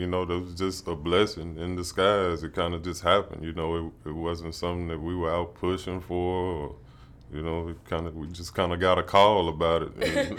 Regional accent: Florence, Alabama, United States; Yeah, born and raised in Florence.

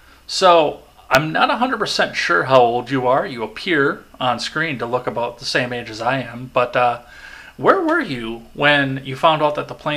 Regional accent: Wisconsin, United States; I'm from West Central Wisconsin in a very small town.

